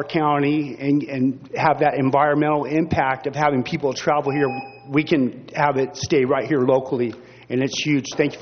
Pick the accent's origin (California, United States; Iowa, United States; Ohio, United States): California, United States; San Luis Obispo; I'm born and raised in San Luis Obispo. I'm blessed to be from San Luis Obispo, born and raised.